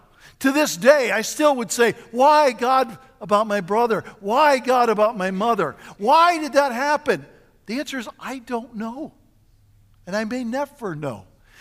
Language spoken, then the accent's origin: English; United States; I saw how much I had being as an American